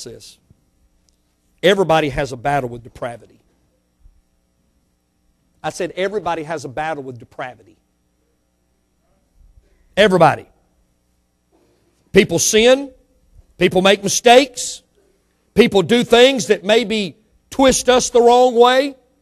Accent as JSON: {"language": "English", "region": "Mississippi", "country": "United States", "tie": "born there", "said": "Now, I was born in Mississippi."}